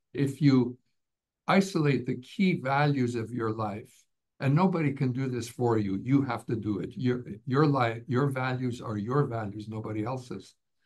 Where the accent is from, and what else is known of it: Canada; born there